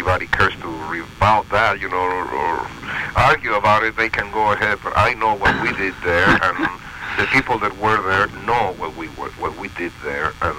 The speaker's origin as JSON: {"language": "English", "region": "Mexico City", "country": "Mexico", "moved": "as an adult", "lives_now": "United States", "said": "I'm originally from Mexico City."}